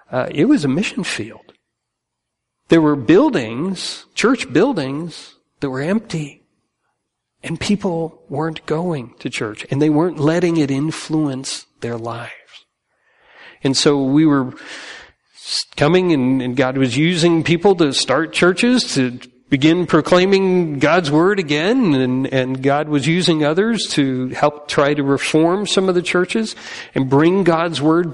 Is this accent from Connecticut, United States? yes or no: yes; Connecticut, United States; also born or lived in New York; I grew up in Connecticut, primarily, upstate New York in Connecticut